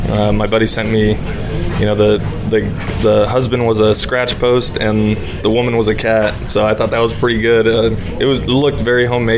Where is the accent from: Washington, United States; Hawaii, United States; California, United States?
California, United States; San Jose; Like I said, I'm from San Jose, Campbell area, so yeah. I grew up an A's fan.